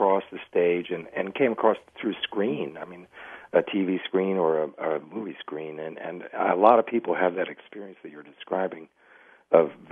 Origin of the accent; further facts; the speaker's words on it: Wausau, Wisconsin, United States; born there; I was born in Wausau, Wisconsin, actually.